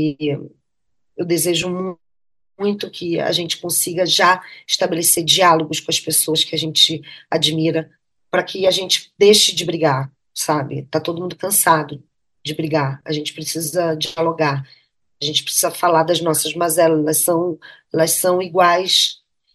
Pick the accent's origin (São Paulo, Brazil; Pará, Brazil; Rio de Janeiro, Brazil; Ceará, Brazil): Pará, Brazil; Belém; also born or lived in Abaetetuba; eu nasci em Abaetetuba, fui criada em Belém do Pará.